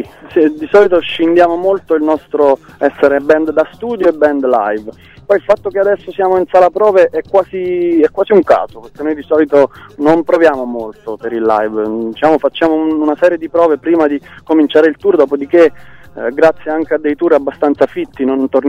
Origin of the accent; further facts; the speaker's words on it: Campania, Italy; Noi veniamo dal Cilento e per cui è stata per noi una ferita molto grossa